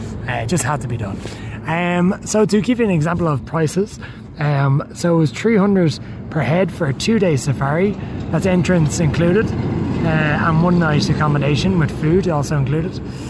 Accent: Dublin, Leinster, Ireland; just as good Irish people always should

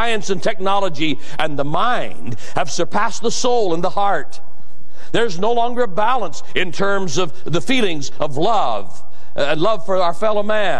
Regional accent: Boise, Idaho, United States; Tonight, ladies and gentlemen, I want to read you a headline from my hometown newspaper. The Idaho Statesman, Boise, Idaho.

